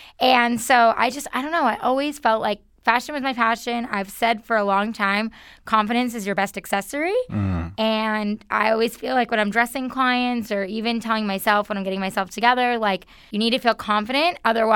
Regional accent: New York, United States; Well, like you said, I'm originally from New York.

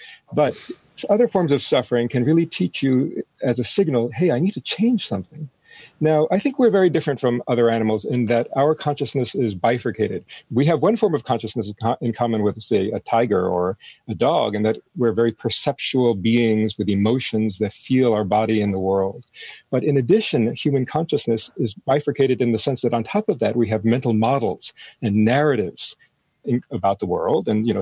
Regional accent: New York City, New York, United States; You know, I grew up in Manhattan

